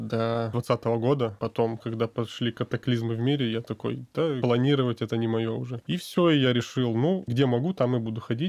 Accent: Borovoye, Akmola Region, Kazakhstan; Я родился в Казахстане, в северном, поселок Боровое. Там очень красиво, горы, озера.

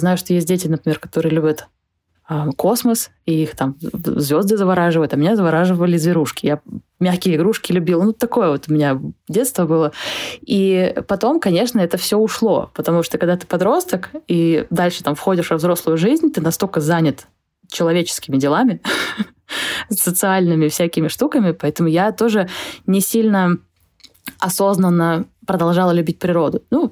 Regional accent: Finland; also born or lived in Estonia; Я выросла в двух местах. Я выросла в Финляндии и в Эстонии. В Финляндии жили, работали мои родители, я там ходила в детский садик

